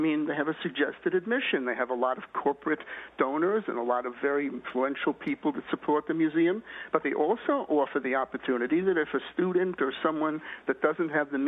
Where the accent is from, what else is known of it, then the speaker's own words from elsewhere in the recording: New York, United States; I'm a New Yorker born and bred